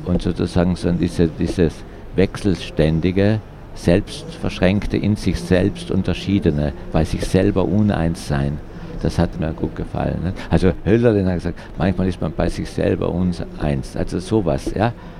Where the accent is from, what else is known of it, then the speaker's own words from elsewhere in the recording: Southern Germany, Germany; Ich bin Süddeutscher, ich kenne mich in der deutschen Geschichte nicht so.